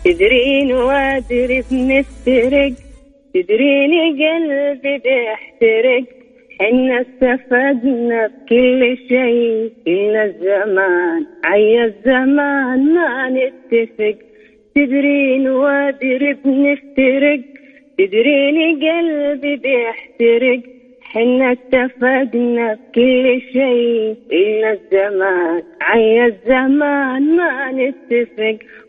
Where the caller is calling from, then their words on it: Jeddah, Makkah Province, Saudi Arabia; يا رب لك الحمد من جدة